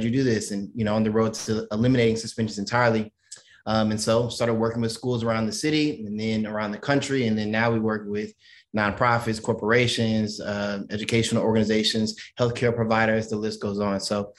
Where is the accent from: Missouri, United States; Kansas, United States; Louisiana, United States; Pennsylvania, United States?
Missouri, United States; St. Louis; I grew up in St. Louis, Missouri. Anyone who's familiar with St. Louis is a very hyper-segregated city. I lived in an almost exclusively Black neighborhood for pretty much all of my childhood, but I went to majority white schools.